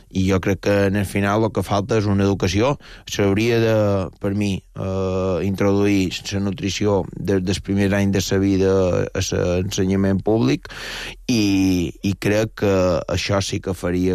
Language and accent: Catalan; Artà, Balearic Islands, Spain; ja som d'Artà